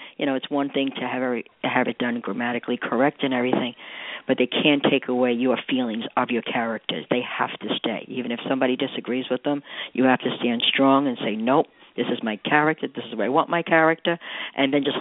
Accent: New York, United States; also born or lived in New Jersey; now in Florida, United States; I come from New York, New Jersey, and I'm in Florida now.

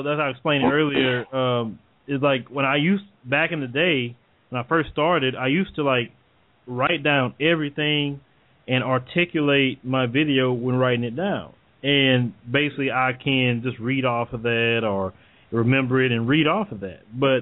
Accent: the South, United States; accent: Southern; They have newscasters that down here in the South, and you don't hear any Southern accent at all.

